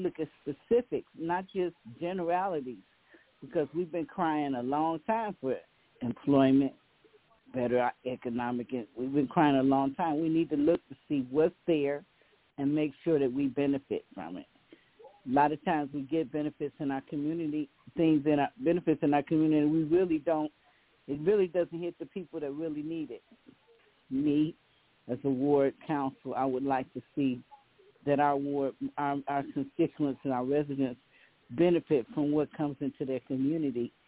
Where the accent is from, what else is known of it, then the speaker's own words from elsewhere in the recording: Ohio, United States; now in Richmond, United States; I live in Richmond. I've been here 4 years, but I grew up on Superior, and I hung out a lot in the Kinsman Harvard area.